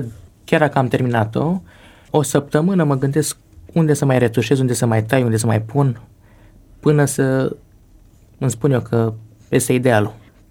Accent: Dolj, Romania; sunt de lângă Craiova și sunt așa craioveanul iubit, cum s-ar spune.

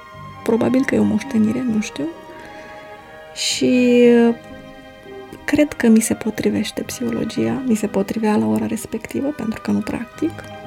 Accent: Moldova; accent: Moldovan; Vorbesc moldovenește fără niciun pic de accent român.

